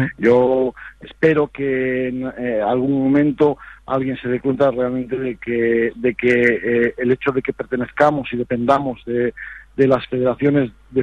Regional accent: Cistierna, Castile and León, Spain; Yo soy de Cisterna, allí había mucha tradición

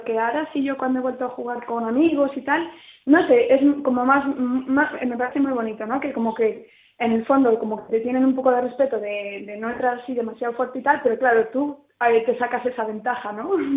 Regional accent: Santibáñez de la Peña, Castile and León, Spain; De un pueblo al norte, se llama Santibáñez de la Peña, por la zona de Guardo y Cervera.

